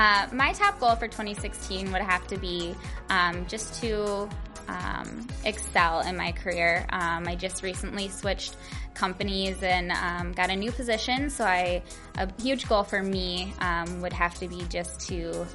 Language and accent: English; Edina, Minnesota, United States; and I'm from Edina.